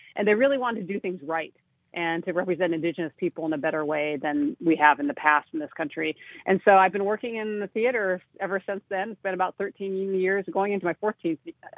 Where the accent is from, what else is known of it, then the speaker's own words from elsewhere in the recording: South Dakota, United States; that, you know, little Native girl, like, say, maybe myself, growing up in South Dakota, who maybe felt a little isolated from some of the rest of the world.